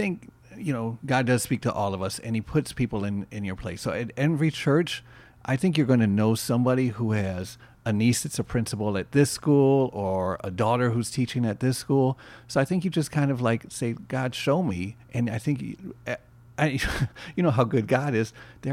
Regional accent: Detroit, Michigan, United States; And growing up in Detroit, my wife and I always joke, the only thing we have in common between our cultures is our African-American upbringing in Detroit.

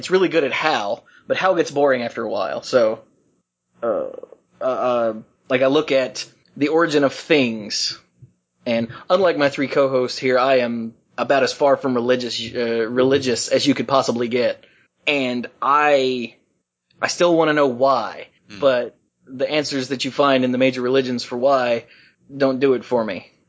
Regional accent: the South, United States; born there; I was born in the South, but that part didn't affect me, thank goodness.

